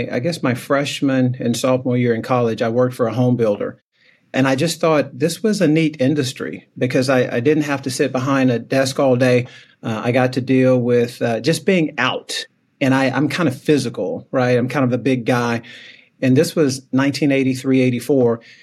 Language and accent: English; Plano, Texas, United States; I didn't know that market because I'm born and raised in Plano.